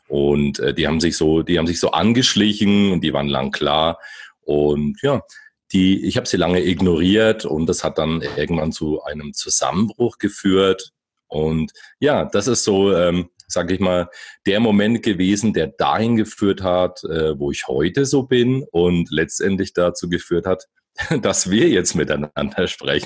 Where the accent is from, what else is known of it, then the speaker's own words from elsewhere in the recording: Bamberg, Bavaria, Germany; now in Bayreuth, Germany; Ich bin hier erst hergezogen, ursprünglich bin ich aus Bamberg.